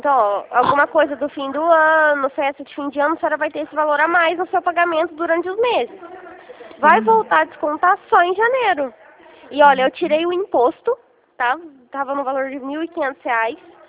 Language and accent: Portuguese; Rio Claro, São Paulo, Brazil; eu sou aqui de Rio Claro mesmo, tá?